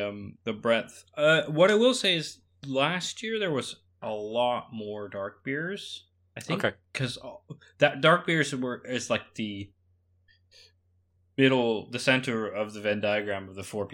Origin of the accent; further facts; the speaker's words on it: Calgary, Alberta, Canada; these guys are based in Edmonton, the city nearest to my hometown, which was weird. I'm like, oh yeah, I'm a Calgary boy.